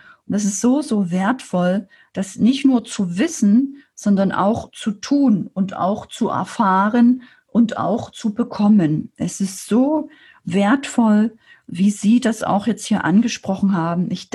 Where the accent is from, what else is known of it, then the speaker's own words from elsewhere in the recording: Saxony, Germany; now in Erding, Germany; als alleinerziehende Mama mit 2 Kindern, als Sachse alleine in Erding in Bayern, mein Leben komplett zu verändern